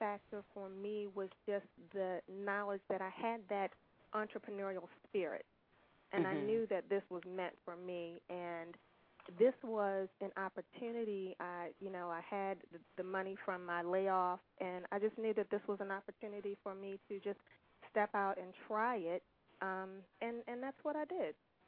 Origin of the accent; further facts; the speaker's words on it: Baltimore, Maryland, United States; I'm from Baltimore, Maryland.